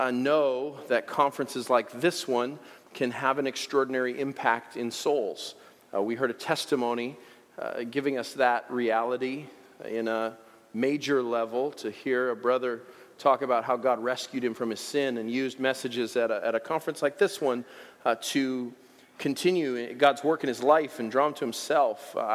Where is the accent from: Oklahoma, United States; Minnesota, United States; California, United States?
California, United States; Give me help. I'm from California. I don't know what I'm doing.